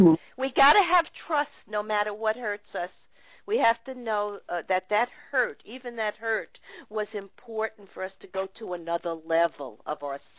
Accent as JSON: {"language": "English", "town": "Brooklyn", "region": "New York", "country": "United States", "said": "I came from the same roots as you, and I came from Brooklyn, and I came and lived in a very practical, methodical way of living"}